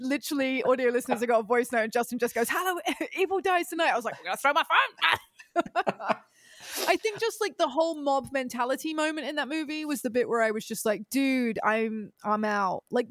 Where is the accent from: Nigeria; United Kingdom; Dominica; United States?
United Kingdom; England; As an English person watching it, like we were talking about earlier about like cultural ideologies of other places, like people think a certain way of English people